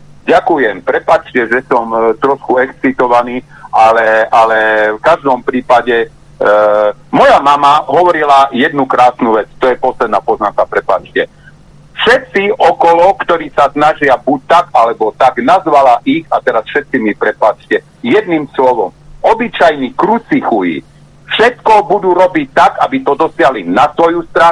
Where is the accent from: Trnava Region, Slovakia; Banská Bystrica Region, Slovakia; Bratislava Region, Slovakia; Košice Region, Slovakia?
Košice Region, Slovakia; Košice; keďže som z Košíc, sme začali počítať